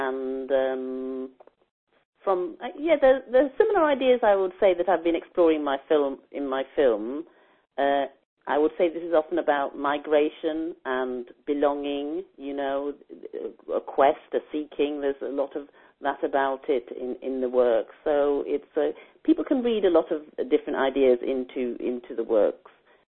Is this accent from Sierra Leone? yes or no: yes; Sierra Leone; also born or lived in Guguletu, South Africa; I'm originally from Sierra Leone, so I'm from the continent of Africa.